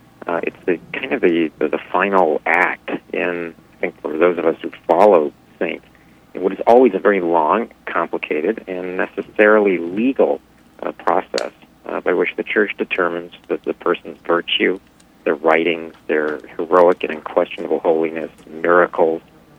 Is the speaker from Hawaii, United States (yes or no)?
yes; Hawaii, United States; I grew up in Hawaii, as I think your listeners have heard a number of times over the years.